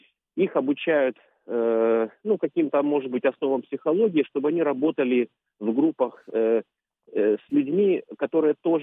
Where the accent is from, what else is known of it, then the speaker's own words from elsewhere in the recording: Kyiv, Ukraine; now in Estonia; сам киевлянин, но живу в Эстонии.